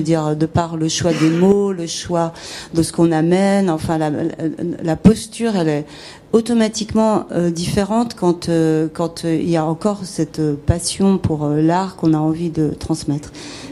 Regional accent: Geneva, Switzerland; Donc, on vient de Genève

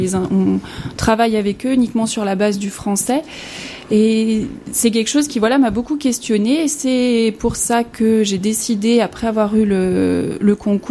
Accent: France; je parle bien, j'ai un bon niveau d'allemand, mais quand je parle cette langue, on entend tout de suite que je suis française, j'ai un accent que je pense que je ne perdrai jamais.

